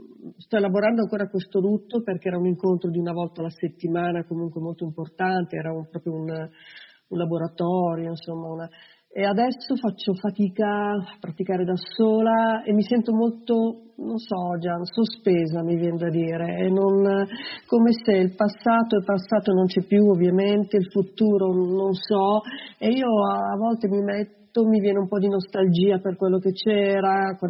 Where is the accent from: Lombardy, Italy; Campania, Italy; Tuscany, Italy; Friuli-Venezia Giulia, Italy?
Lombardy, Italy; Milan; Io sono di Milano